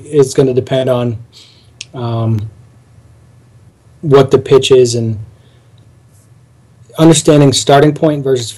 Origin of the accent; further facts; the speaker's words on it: Northeast, United States; I'm from the Northeast.